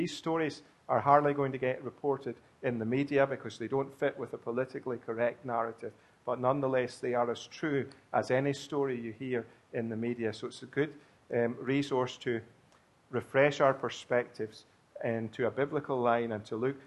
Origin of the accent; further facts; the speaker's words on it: Scotland, United Kingdom; born there; I am a Scotsman by birth, as some of you know